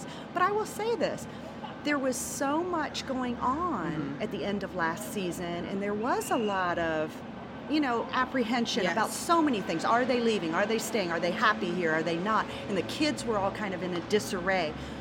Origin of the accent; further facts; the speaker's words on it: Bothell, Washington, United States; And we're from Bothell. Woodinville is the next town over.